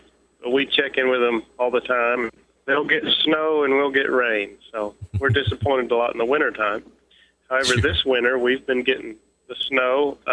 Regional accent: Somerset, Kentucky, United States; I grew up in Somerset, Kentucky. My dad pastored a Baptist church just north of town on Highway 39. So I spent many of my childhood years there and on into high school

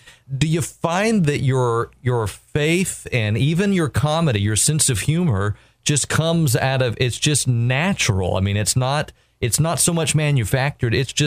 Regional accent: Warner Robins, Georgia, United States; I was born in Georgia, there in central Georgia, and I think not far from where you lived at one point, Albany. I grew up in Warner Robins up near Macon.

